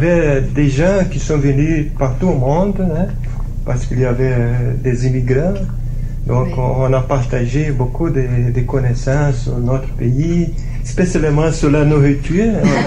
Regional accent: Brazil; also born or lived in Ottawa / Montreal; now in Peterborough, Canada; Je suis né au Brésil, j'ai grandi au Brésil, et ça fait 16 ans que j'habite au Canada. Au Canada, j'habitais dans plusieurs villes, d'abord à Ottawa, Montréal, et maintenant à Peterborough.

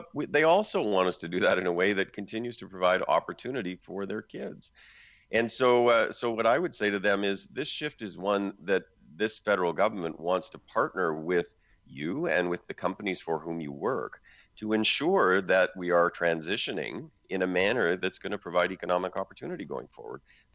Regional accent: Saskatchewan, Canada; I grew up in Saskatchewan. I mean, I'm a British Columbia MP, but I grew up in Saskatchewan. I worked for the province of Saskatchewan. All my family lives in Saskatchewan and Alberta.

